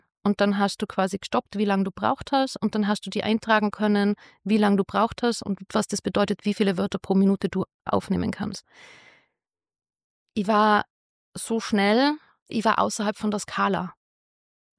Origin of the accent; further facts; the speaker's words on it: Austria; Wem es noch nicht aufgefallen ist, ich bin aus Österreich.